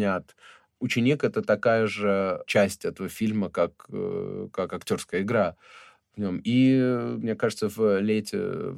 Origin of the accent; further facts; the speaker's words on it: United States; now in Russia; я никогда не был россиянином и не являюсь им. Я не эмигрант из России и уж точно не политический эмигрант. Я все-таки американец, который много сотрудничает с Россией.